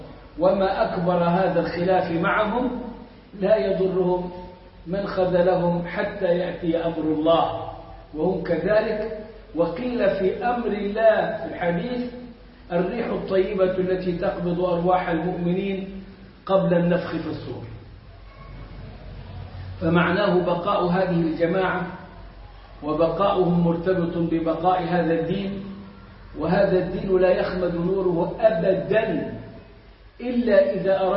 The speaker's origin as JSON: {"language": "Arabic", "country": "Egypt", "said": "إحنا عندنا في مصر الخطبة والدرس، اللي ما نكملوش في الخطبة نكمله في الدرس"}